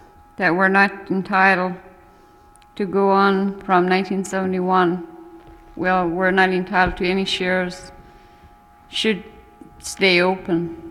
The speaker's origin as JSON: {"language": "English", "town": "Tanacross", "region": "Alaska", "country": "United States", "tie": "born or raised there", "said": "I was born and raised in Tana Cross"}